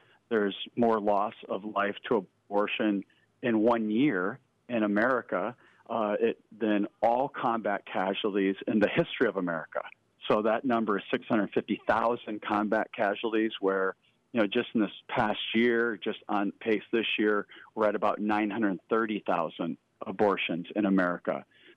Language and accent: English; Sioux Falls, South Dakota, United States; by way of growing up in Sioux Falls, South Dakota. I graduated from O'Gorman High School in 1989